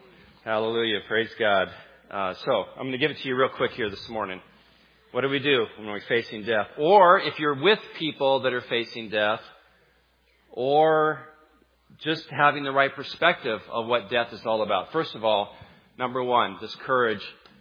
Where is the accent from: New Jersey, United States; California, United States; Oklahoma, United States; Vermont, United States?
California, United States; I grew up in the Bay Area in California.